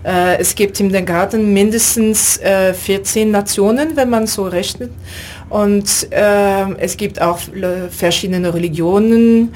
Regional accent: France; ich komme aus Frankreich.

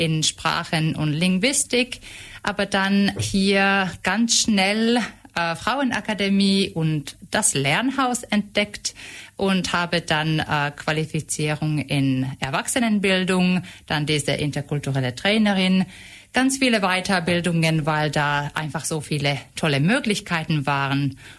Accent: Finland; German is a second language; moved away as an adult; Also ich bin gebürtige Finnin

